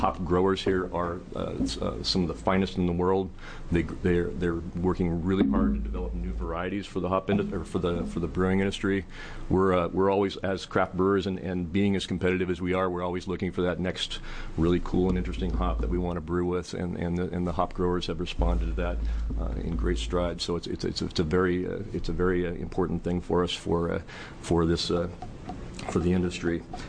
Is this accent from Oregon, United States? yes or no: yes; Oregon, United States; I grew up in Oregon.